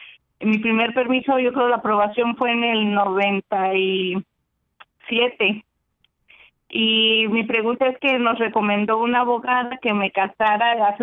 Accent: Mexico; yo soy de México

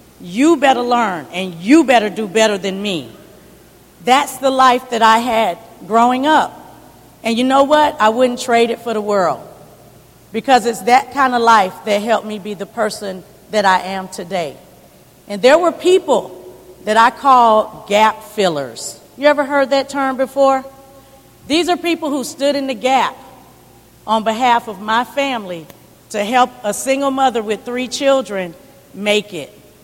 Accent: St. Petersburg, Florida, United States; I was born and raised here in St. Petersburg. I was born in Mercy Hospital. That's where African Americans were born, and we called it on the Deuces back then, on 22nd Street.

